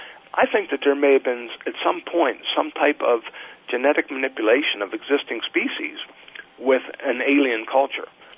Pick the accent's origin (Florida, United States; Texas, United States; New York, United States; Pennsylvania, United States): Pennsylvania, United States; I grew up in Pennsylvania.